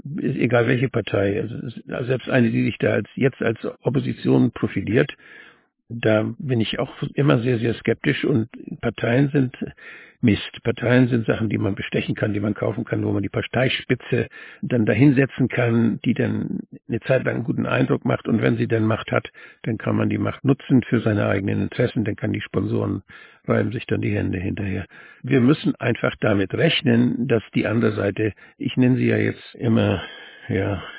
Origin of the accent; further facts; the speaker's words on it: Northern Germany, Germany; da nicht für, sagt man bei uns in Nord.